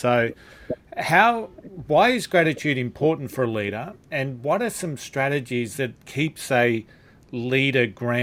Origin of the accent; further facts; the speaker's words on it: Australia; I'm an Australian.